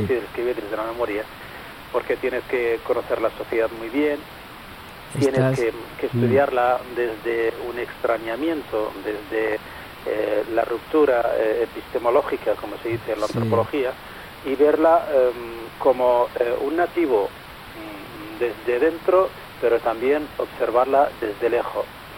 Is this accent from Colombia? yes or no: no; Western Sahara; y yo como saharaui, entre bueno pues estos dos extraños a nuestra literatura